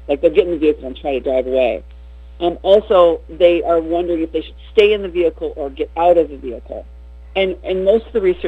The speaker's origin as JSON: {"language": "English", "country": "United States", "tie": "born or raised there", "said": "growing up on the St. Croix River and being outside, I have three brothers and a sister, and I'm pretty much a tomboy"}